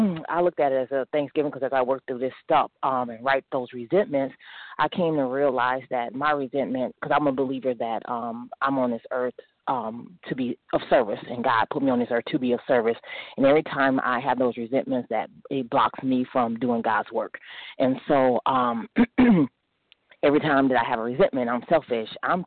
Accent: Wisconsin, United States; from Wisconsin, recovered overeater.

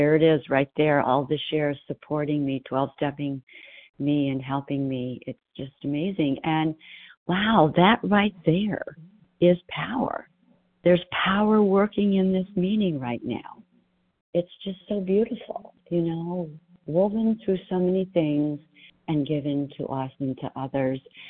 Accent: Arizona, United States; from Arizona, and welcome to all the newcomers.

